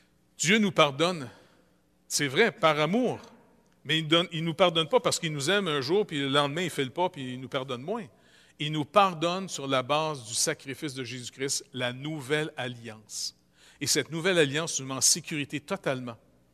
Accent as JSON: {"language": "French", "region": "Quebec", "country": "Canada", "said": "Je sais que je suis Québécois"}